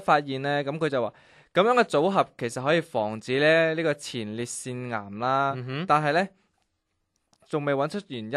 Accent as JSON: {"language": "Cantonese", "country": "China", "said": "即系不嬲，我哋中国人都讲开啦，多食呢个水果咧"}